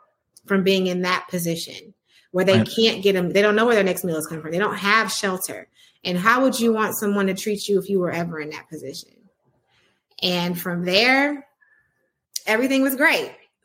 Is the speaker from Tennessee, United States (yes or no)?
no; Houston, Texas, United States; But I love A-Town, but I'm from H-Town, you know, different. But so I grew up in Houston family.